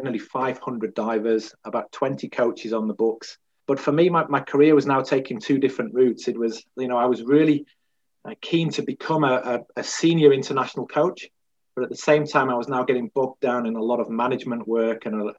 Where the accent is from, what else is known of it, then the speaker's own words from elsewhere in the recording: Harrogate, Yorkshire and the Humber, United Kingdom; now in Ireland; it all started back in my hometown. So I originate from a small town in Harrogate, which is in the in North Yorkshire, in the northeast of England.